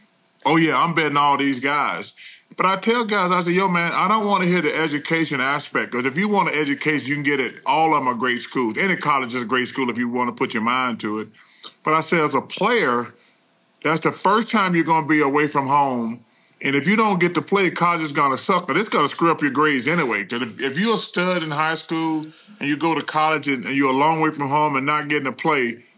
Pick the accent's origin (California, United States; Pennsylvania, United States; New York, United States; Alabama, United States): Alabama, United States; Leeds; I think about growing up in Leeds and how the best decision I ever made was going